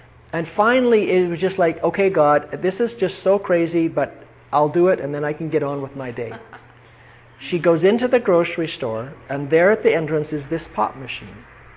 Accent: Canada; I'm Canadian. I'm proud of my country.

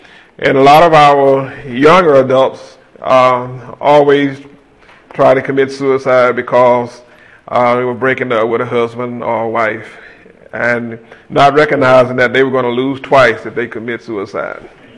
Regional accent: Nashville, Tennessee, United States; I'm from Nashville. We live in a little suburb called Goodlettsville. It's kind of the city in the country.

